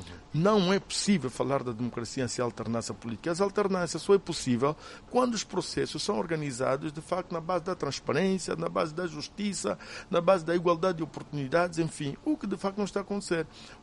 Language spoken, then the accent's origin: Portuguese; Angola; eu pessoalmente como angolano, sinto-me envergonhado